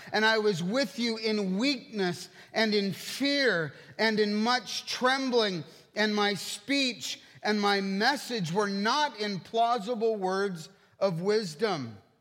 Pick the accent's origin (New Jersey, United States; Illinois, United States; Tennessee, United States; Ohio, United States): Ohio, United States; I come from Ohio, where if there's a pond with algae, you're not really looking to spend time in it, let alone drink it.